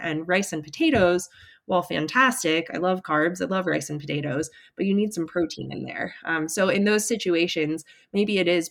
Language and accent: English; United States; And as an American, when I go to a restaurant and order a glass of water, I've gotten a lot of very weird looks